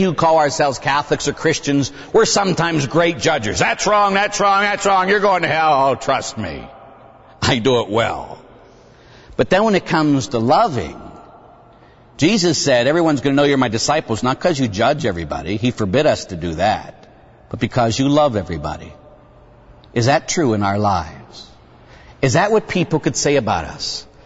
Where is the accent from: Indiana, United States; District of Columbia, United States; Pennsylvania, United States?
Pennsylvania, United States; Pittsburgh; born or raised there